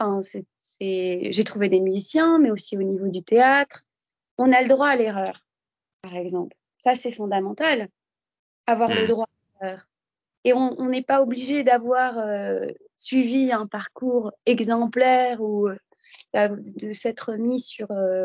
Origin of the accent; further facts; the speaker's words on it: France; born there; j'ai la nationalité française. Oui, je suis née en France. Oui, j'ai toute une culture française